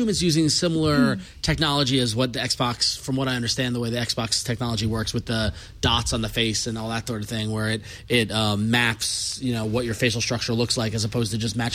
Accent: New York, United States; accent: Long Island; you can tell I'm tired because my Long Island accent's gone and I just got back from New York.

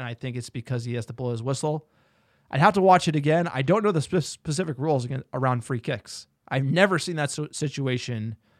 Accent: New Jersey, United States; I mean, we grew up in New Jersey. There's a lot of Jets fans.

